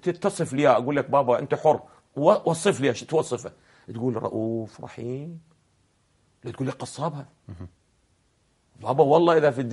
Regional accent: Iraq; أنت ابن العراق وأنا ابن العراق ونعرف ماذا يجري في العراق

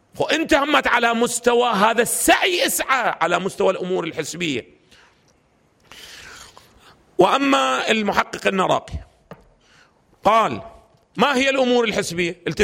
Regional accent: Iraq; لو ما صار عندنا بالعراق احنا كان عندنا نظام ديكتاتوري استبدادي جاثم على صدر العراق 40 عام

